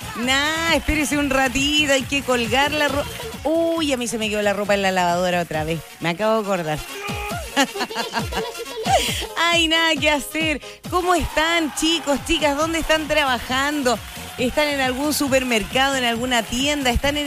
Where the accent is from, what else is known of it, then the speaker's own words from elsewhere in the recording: Chile; Y porque somos chilenos y nos ayudamos entre todos.